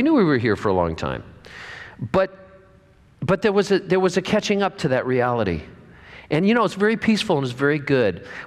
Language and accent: English; California, United States; it took 3 years before we felt at home in the Rogue Valley because we're from California.